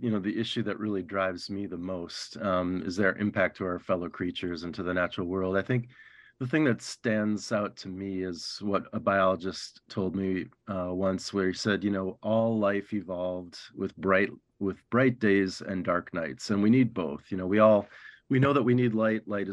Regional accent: Minneapolis, Minnesota, United States; born or raised there; also born or lived in New Mexico

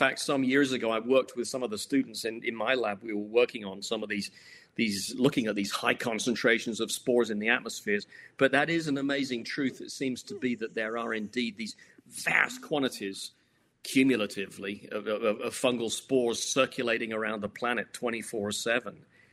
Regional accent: United Kingdom; I grew up in the United Kingdom.

